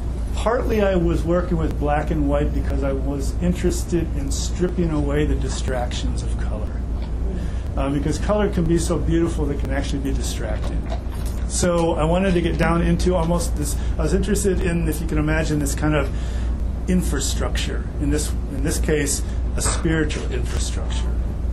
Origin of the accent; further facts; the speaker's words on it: Michigan, United States; but I grew up in Michigan, and it's flat.